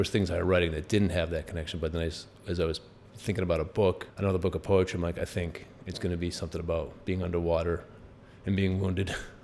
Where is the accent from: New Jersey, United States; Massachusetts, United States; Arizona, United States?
Massachusetts, United States; Lowell; enough teachers growing up in Lowell, like in fourth grade, Mrs. Peterson would just let me go off and write stories